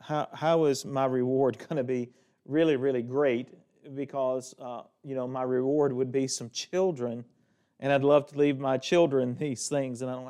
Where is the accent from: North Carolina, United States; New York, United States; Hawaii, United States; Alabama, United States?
Alabama, United States; Needham; If you go outside back where I grew up in Needham, Alabama, you'll see some more stars because there's not a lot of light pollution there.